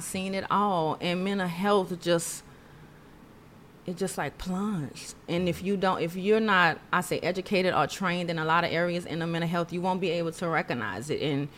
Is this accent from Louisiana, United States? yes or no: yes; Louisiana, United States; Yes, yeah, it actually is. So I'm from Louisiana.